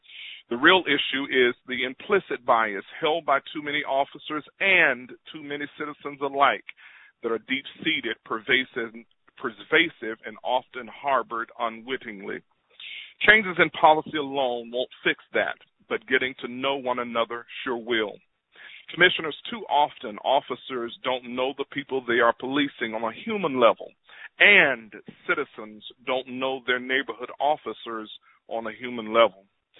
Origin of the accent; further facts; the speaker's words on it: Atlanta, Georgia, United States; I grew up in Atlanta, Georgia, cradle of the American Civil Rights Movement, and although I am just 43 years old